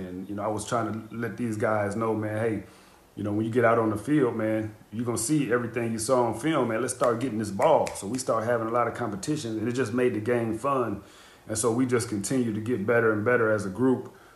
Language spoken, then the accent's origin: English; Green Bay, Wisconsin, United States; It's interesting because we talked about growing up in my hometown and, you know, having the stadium kind of being right in the center of the community. That's the way Green Bay was.